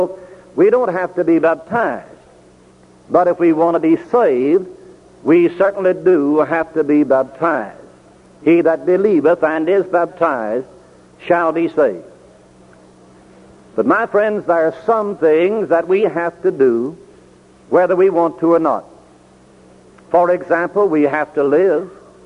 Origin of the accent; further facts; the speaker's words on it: United States; You know, as American people, we don't much like the idea of being told what we have to do.